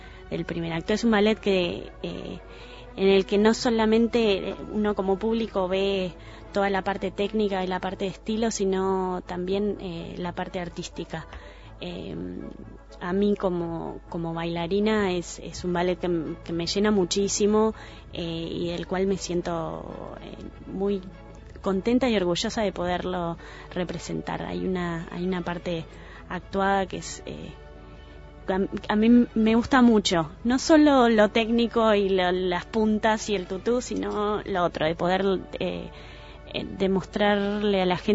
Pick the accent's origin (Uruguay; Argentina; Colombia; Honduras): Uruguay; como uruguayo